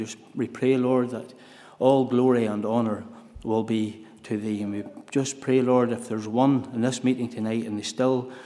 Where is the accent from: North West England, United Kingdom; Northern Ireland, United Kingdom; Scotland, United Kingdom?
Northern Ireland, United Kingdom; Ballymoney; I come from Ballymoney.